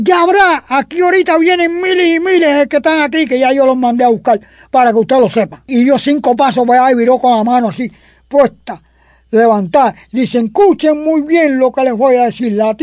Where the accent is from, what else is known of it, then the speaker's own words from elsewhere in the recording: Matanzas, Cuba; todos los cienegueros somos de Fidel